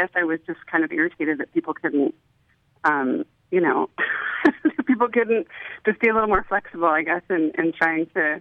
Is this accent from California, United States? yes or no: yes; California, United States; I was raised in Northern California hippie culture, and went to these small town schools